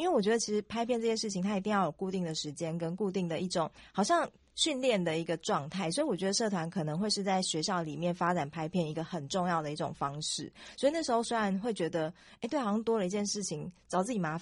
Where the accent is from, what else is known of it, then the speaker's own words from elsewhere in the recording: Changhua County, Taiwan; 因为其实我在彰化长大，然后我在台北念书